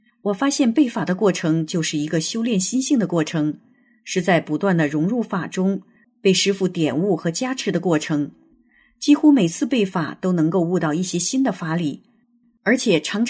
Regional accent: China; 我在中国大陆长大

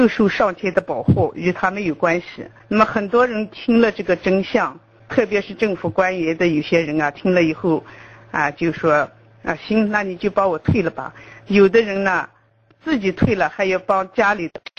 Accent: China; moved away; 我们也是中国人，虽然在海外吧

